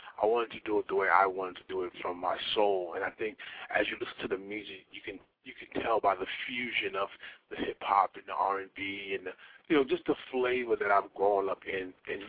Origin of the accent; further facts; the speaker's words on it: New York City, New York, United States; You know, I'm from Bronx, New York City. You know, we grew up in a poverty state of mind.